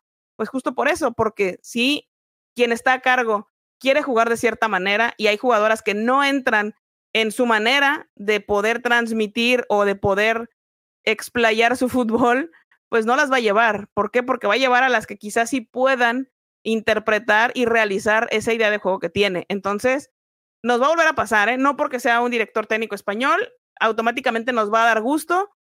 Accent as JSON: {"language": "Spanish", "country": "Mexico", "said": "ese tipo de situaciones que como mexicanos hemos tenido en el fútbol"}